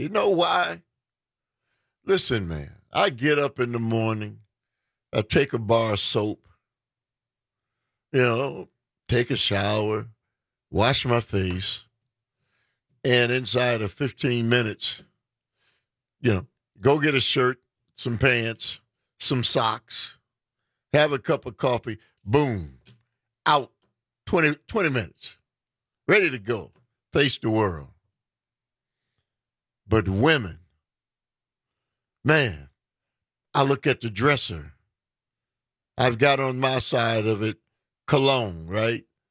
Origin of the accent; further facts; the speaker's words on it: Milwaukee, Wisconsin, United States; And in my hometown of Milwaukee.